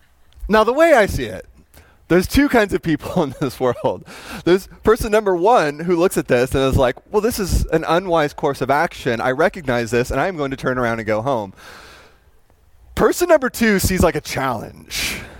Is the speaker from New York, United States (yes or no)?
no; Kansas City, Missouri, United States; also born or lived in Texas; I grew up in Kansas City, Missouri. It's kind of home for me. And then I moved from Kansas City to Texas to go to school.